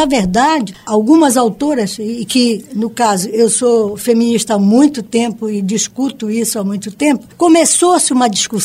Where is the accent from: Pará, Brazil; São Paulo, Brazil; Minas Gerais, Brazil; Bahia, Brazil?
Pará, Brazil; Abaitetuba; Eu sou de Abaitetuba e de uma família, muitos homens, muitas mulheres